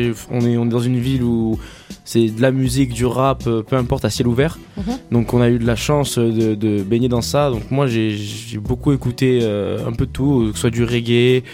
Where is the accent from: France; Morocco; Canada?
France; Marseille, Provence-Alpes-Côte d'Azur; je suis marseillais, je suis un peu chauvin